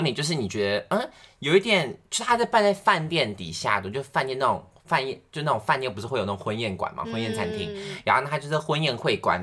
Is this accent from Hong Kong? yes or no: no; Taiwan; 我觉得跟我们台湾这边的习俗或者说习惯不一样。